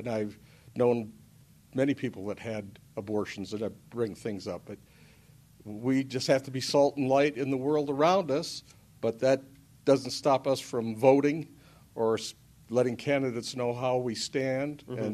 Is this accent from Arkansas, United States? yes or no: no; Michigan, United States